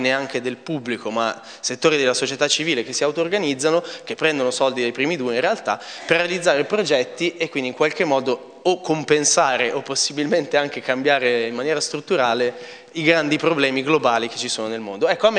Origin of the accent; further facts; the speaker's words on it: Milan, Lombardy, Italy; moved away as an adult; now in Florence, Italy; Sono nato a Milano, sono vissuto a Milano fino ai 19 anni e sono emigrato a Firenze nel 2002, quindi un anno dopo la caduta delle torri.